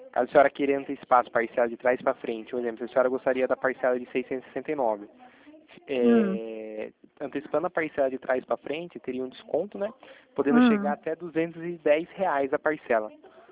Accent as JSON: {"language": "Portuguese", "town": "Itatiba", "region": "São Paulo", "country": "Brazil", "said": "eu sou daqui de Itatiba, do interior de São Paulo, né?"}